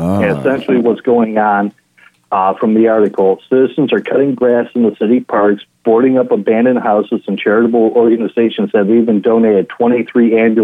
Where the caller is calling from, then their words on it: Detroit, Michigan, United States; I'm calling from the Total State Project in the People's Republic of Detroit.